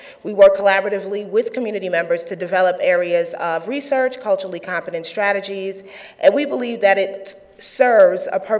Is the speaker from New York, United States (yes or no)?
yes; New York, United States; I do have to warn you, because I'm from New York, I have a tendency to talk a little fast.